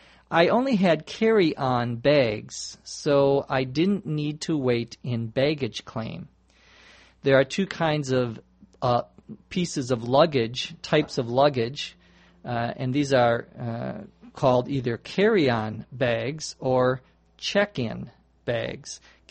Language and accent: English; Los Angeles, California, United States; from Los Angeles, California.